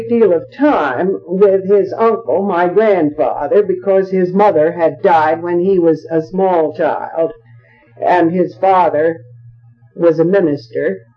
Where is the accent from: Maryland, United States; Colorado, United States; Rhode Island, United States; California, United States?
Maryland, United States; Churchville; also born or lived in Baltimore; Actually, I was born in Baltimore at the church home and hospital, but my parents lived in Churchville at my father's home when they were first married, and within a few years built the place that we call Little Greenwood, just a mile from Churchville